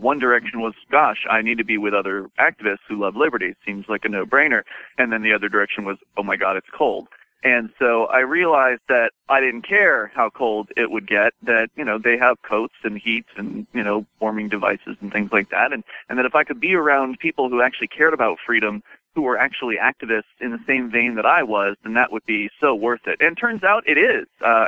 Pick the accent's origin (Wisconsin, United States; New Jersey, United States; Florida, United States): Florida, United States; I'm from Florida originally, and this is the number one objection.